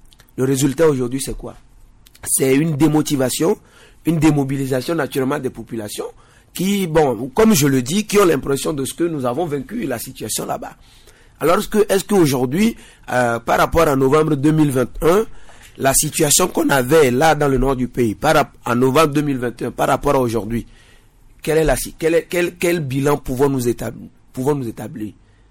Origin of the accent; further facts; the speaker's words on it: Togo; moi je suis togolais